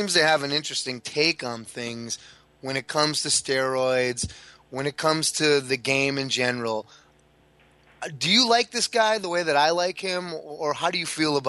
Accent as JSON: {"language": "English", "town": "Milwaukee", "region": "Wisconsin", "country": "United States", "said": "I'm from Milwaukee. My family knows the Selig family very well."}